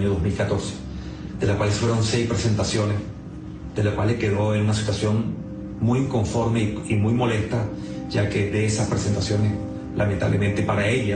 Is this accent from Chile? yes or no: yes; Chile; now in Maracay, Venezuela; Soy chileno residente.